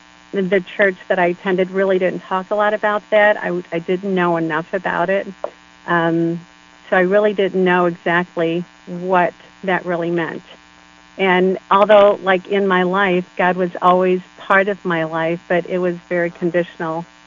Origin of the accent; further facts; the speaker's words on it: Texas, United States; moved away as an adult; also born or lived in Michigan; I was born and raised in Texas, but when I was 19, I moved to Michigan, and I was there for 35 years.